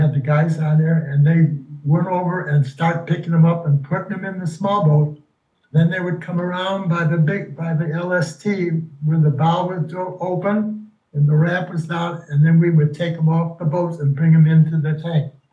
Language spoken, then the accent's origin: English; Chicago, Illinois, United States; born there; now in Flat Rock, United States; I live in Flat Rock. Okay, I've never heard of that. Yes, no, it is. It's very small. But I was born in Chicago.